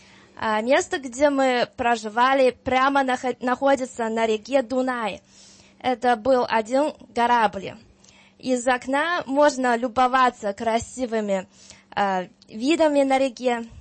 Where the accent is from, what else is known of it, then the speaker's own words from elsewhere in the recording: China; Russian is a second language; now in Serbia; Вот так говорят по Сербии, я из Китая, я из Гина. И они улыбаются и радуют, что одна китаянка так интересуется сербской культурой. И, конечно, немножко удивились, что я говорю по-русски.